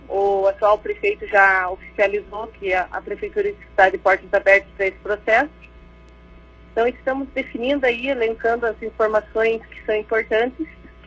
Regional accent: Santa Cecília, Santa Catarina, Brazil; now in São Mateus do Sul, Brazil; eu sou natural de Santa Catarina, Santa Cecília, faz 20 anos que eu moro em São Sul.

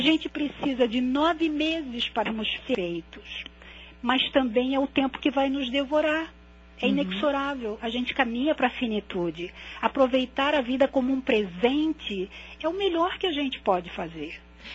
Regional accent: Florianópolis, Santa Catarina, Brazil; now in Rio de Janeiro, Brazil; Eu sou de Florianópolis.

